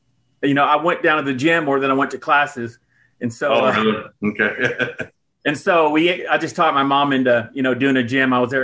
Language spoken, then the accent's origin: English; Texas, United States; now in Dallas, United States; Yeah, born and raised like West Texas, and then Houston and now Dallas. But yeah, born and raised. I'm a Texan.